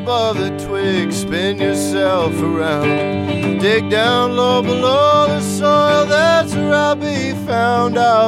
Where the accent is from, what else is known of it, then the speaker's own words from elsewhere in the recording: West Tisbury, Massachusetts, United States; I was pretty much just back home in my hometown of West Isbury